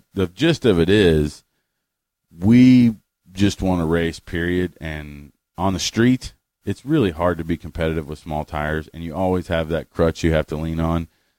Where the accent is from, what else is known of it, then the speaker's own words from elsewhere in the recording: Louisville, Kentucky, United States; Chief is from my hometown, Louisville, Kentucky.